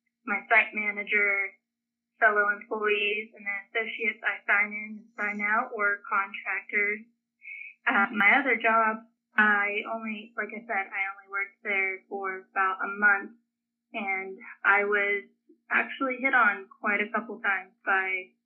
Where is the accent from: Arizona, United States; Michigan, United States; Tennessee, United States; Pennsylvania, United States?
Tennessee, United States; Franklin; born there; Well, I was born in Franklin, Tennessee.